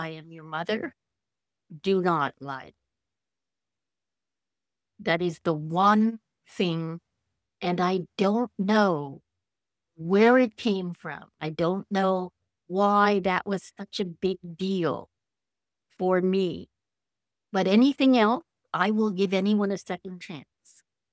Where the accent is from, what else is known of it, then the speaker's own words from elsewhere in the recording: Scotland, United Kingdom; As a Scot person, you don't air your dirty laundry.